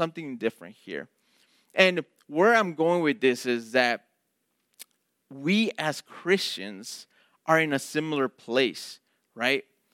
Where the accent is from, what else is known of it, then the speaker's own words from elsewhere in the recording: Chicago, Illinois, United States; if you guys don't know me and my wife, we're from Chicago, and so we come from a different culture, different place.